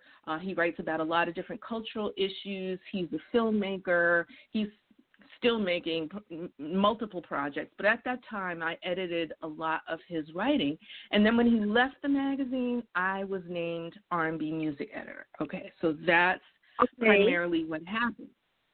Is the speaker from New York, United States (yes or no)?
yes; New York City, New York, United States; But I'm also from the South Bronx. So I saw firsthand the beginning of the hip-hop era that started in a lot of dance clubs.